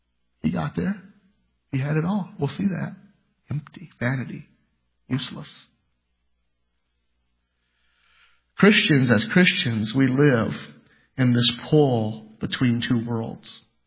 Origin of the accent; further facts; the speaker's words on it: Iowa, United States; I said, "Well, I'm actually from Iowa, but I really meant it."